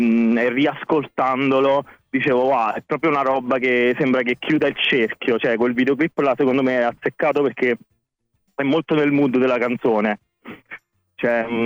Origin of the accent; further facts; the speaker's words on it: Caserta, Campania, Italy; Sono di Caserta, vado a Roma